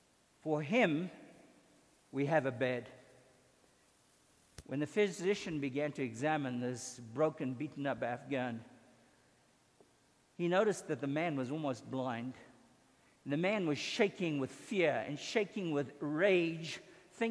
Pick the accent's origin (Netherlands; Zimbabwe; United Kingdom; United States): Zimbabwe; He lost his life 500 miles away from where I grew up in Rhodesia, in Ndola.